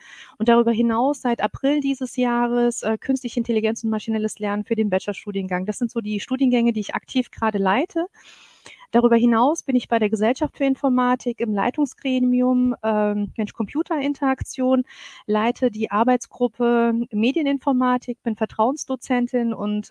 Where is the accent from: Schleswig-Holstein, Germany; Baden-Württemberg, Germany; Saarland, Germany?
Saarland, Germany; bin ursprünglich Saarländerin, habe türkischen Migrationshintergrund